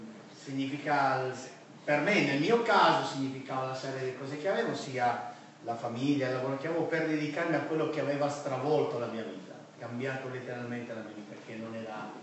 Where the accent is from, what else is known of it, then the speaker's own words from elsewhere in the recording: Sardinia, Italy; ovviamente vengo dall'Italia, sono nato e cresciuto in Sardegna e con tutta la mia famiglia, lì ho conosciuto mia moglie, Loredana